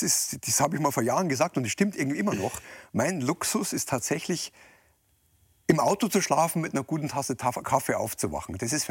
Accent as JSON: {"language": "German", "region": "Bavaria", "country": "Germany", "said": "Ja, was meine Heimat ist."}